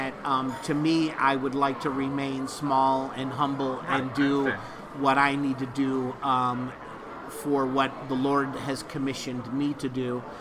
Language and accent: English; Chicago, Illinois, United States; moved away as an adult; now in Cape Coral, United States; Originally, I'm from Chicago, Illinois.